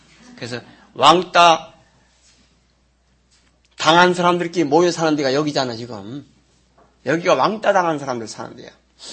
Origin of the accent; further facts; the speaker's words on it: Daejeon, South Korea; 아이, 난 서울 사람이 아닙니다. 대전입니다.